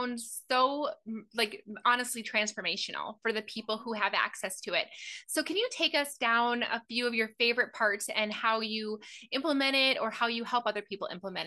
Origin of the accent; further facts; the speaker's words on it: Minnesota, United States; Now, even though I'm from Minnesota, I can't ice skate.